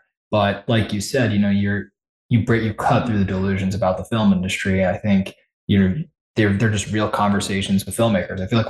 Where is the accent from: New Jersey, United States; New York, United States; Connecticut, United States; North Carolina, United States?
New York, United States; Brooklyn; It was set in Brooklyn where I grew up. I'm from Brooklyn, New York.